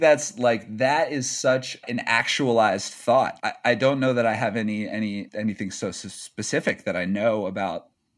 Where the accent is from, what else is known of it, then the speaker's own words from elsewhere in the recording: Columbus, Ohio, United States; So we're both from Columbus, Ohio, Columbus area. We went to different high schools, but we basically from the same place.